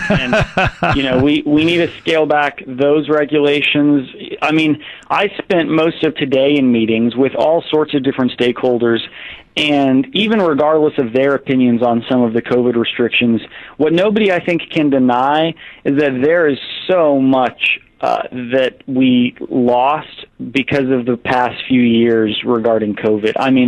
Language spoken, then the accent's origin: English; Ferndale, United States; some of my best memories as a kid growing up in Ferndale